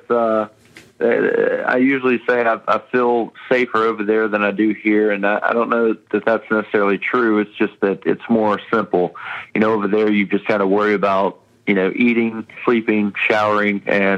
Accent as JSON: {"language": "English", "town": "West Monroe", "region": "Louisiana", "country": "United States", "tie": "born or raised there", "said": "I was born and raised in Louisiana. I come from Monroe, West Monroe area, and joined the Army at 17"}